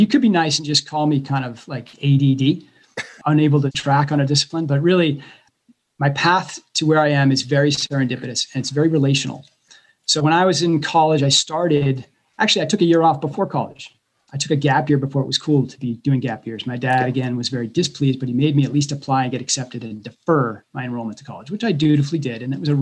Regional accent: East Coast, United States; because I grew up in the East Coast where we did social studies in school.

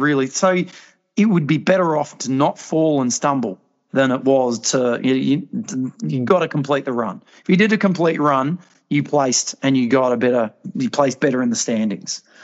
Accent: Tasmania, Australia; as soon as they made that correlation that I was from Tasmania

